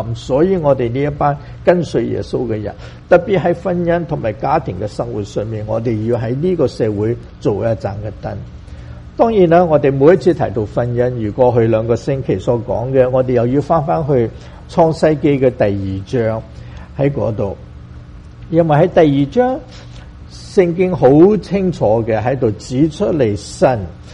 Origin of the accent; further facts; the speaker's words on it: China; 当然我哋会问啦，话我哋中国人又有呢啲嘅睇法